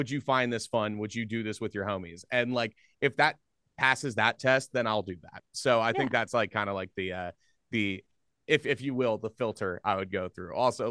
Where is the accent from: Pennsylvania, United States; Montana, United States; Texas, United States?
Pennsylvania, United States; Philadelphia; So I grew up in Philadelphia area.